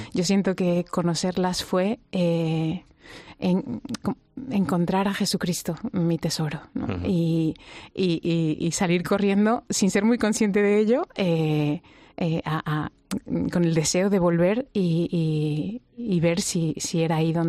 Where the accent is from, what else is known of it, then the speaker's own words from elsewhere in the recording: Mexico; born there; ¿por qué nací en México?